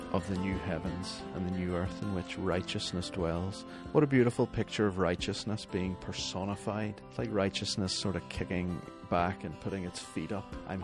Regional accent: Northern Ireland, United Kingdom; also born or lived in South Africa; I'm from Northern Ireland originally, so the UK. I lived in South Africa for a bit.

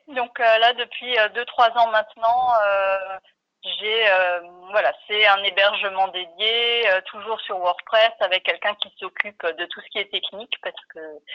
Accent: Strasbourg, Grand Est, France; je suis strasbourgeoise.

